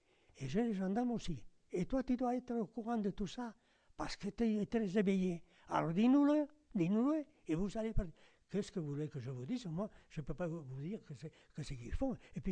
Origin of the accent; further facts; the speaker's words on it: Spain; French is a second language; mais moi je parle français parce que je l'ai étudié en Espagne. mais je ne suis pas français, je suis espagnol.